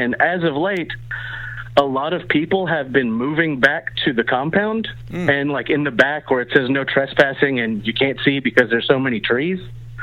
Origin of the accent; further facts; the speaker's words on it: Waco, Texas, United States; She's like, "Where y'all from?" I'm from Waco. She's from Austin.